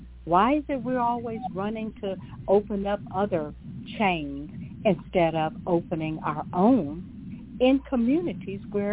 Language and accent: English; Dallas, Texas, United States; I'm originally from Dallas.